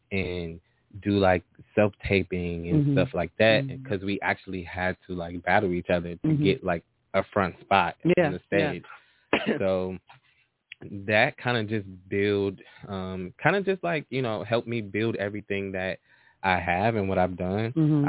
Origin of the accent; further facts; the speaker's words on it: Chicago, Illinois, United States; I'm from Chicago, Illinois, from the south side of Chicago.